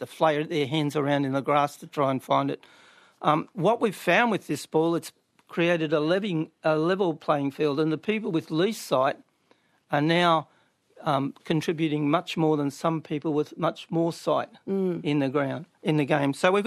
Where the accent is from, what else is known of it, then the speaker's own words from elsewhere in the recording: Wollongong, New South Wales, Australia; born there; And I was born in Wollongong